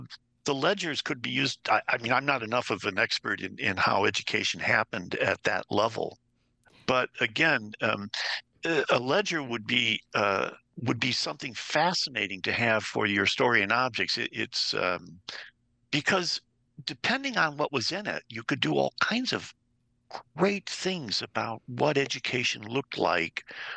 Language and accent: English; Illinois, United States; I didn't grow up in Wisconsin. I grew up in Northern Illinois.